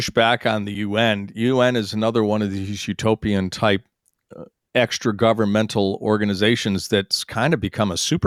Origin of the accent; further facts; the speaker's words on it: New York, United States; because all it is as a New Yorker